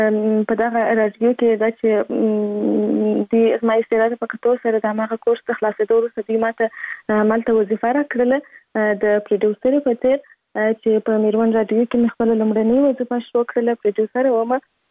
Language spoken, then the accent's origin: Pashto; Kandahar, Afghanistan; born or raised there